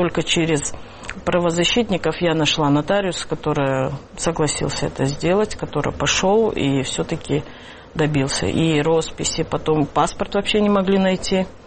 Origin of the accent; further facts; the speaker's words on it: Russia; я россиянка, но у меня нету, говорю, флага даже